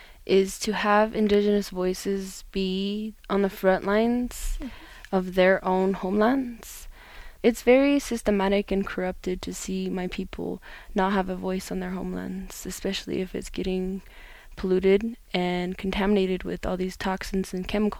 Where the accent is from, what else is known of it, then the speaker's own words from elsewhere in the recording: United States; I'm from the Navajo Nation.